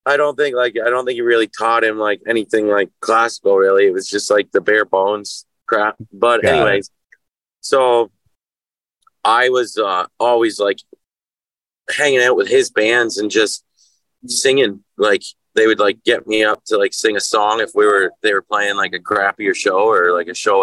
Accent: Odessa, Ontario, Canada; also born or lived in Kingston / Amherstview; I was born in Kingston, Ontario, and we were raised about 20 minutes outside Kingston in Amherstview and then in Odessa. So like Amherstview is like a little suburb, basically, of Kingston. I'd say it's actually more like 10 minutes. And then we moved to Odessa when I got to grade three, and that was in the country

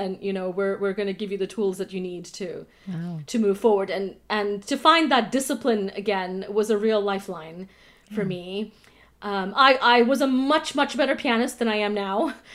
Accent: India; I grew up in India. India being a British colony

